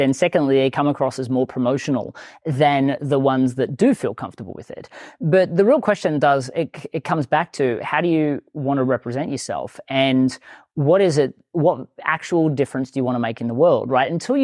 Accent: Australia; moved away as an adult; now in United States; I was terrified moving from Australia to the US.

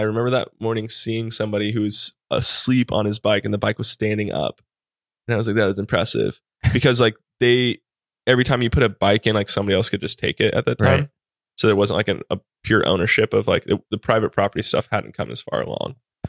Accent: Hawaii, United States; But growing up in Hawaii, like, all of my teachers were Japanese.

